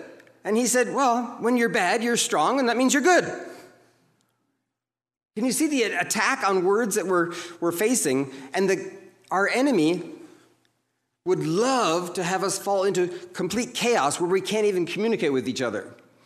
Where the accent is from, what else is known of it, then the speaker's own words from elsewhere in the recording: Canada; and I grew up in Canada, and maybe some of you had the same experience.